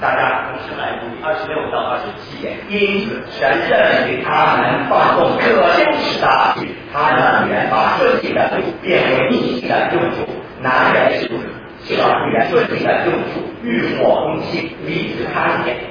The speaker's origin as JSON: {"language": "Chinese", "country": "China", "said": "我们中国人应当脸红，应当羞愧"}